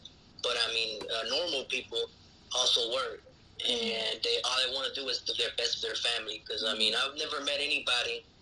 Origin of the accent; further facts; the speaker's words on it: Texas, United States; moved away as an adult; also born or lived in California; now in Monterrey, Mexico; I was born here in Monterrey, Mexico. So when I was 14 months old, I went to California. We migrated to the U.S. And from California, when I was five, we went to Texas from five and up, right?